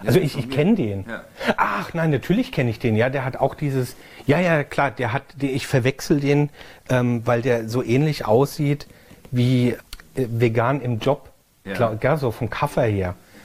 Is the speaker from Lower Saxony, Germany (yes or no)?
no; Mainz, Rhineland-Palatinate, Germany; weiß ja, ich bin so ein Lokalpatriot als Mainzer.